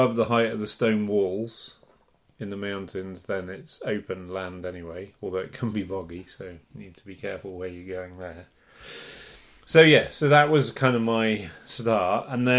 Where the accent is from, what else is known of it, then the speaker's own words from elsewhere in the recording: England, United Kingdom; growing up in England in a mountaineering family, you learned pretty quickly to read a OS map